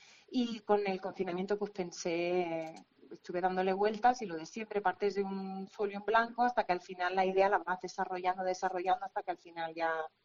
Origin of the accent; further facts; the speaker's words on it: Andalusia, Spain; accent: Andalusian; nosotros los andaluces lo tenemos que preguntar, mira, ¿lo quieres con castellano neutro o lo quieres con mi acento?